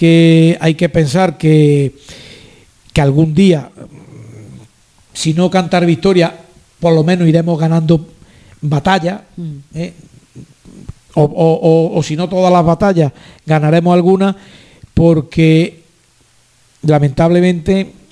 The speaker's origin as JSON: {"language": "Spanish", "region": "Andalusia", "country": "Spain", "said": "como andaluz, como una persona que ha participado en el diseño y en la realización de la estrategia Alzheimer de Andalucía"}